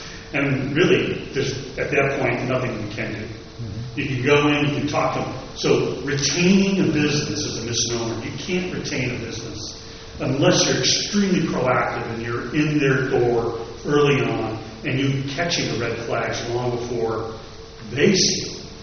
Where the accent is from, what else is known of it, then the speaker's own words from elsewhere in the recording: Illinois, United States; I remember years ago when I worked in my hometown in Illinois